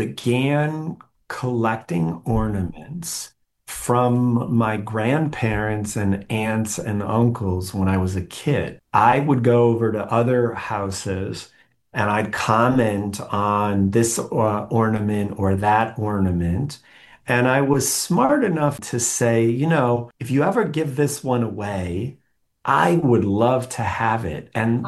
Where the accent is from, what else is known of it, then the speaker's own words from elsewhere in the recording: Wisconsin, United States; You know, growing up in Wisconsin, our home was the central gathering place for both sides of the family.